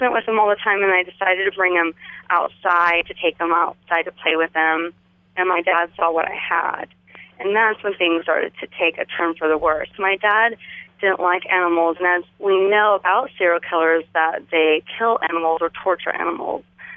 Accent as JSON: {"language": "English", "town": "Yakima", "region": "Washington", "country": "United States", "tie": "born or raised there", "said": "And so we grew up in Yakima. We lived out in this area."}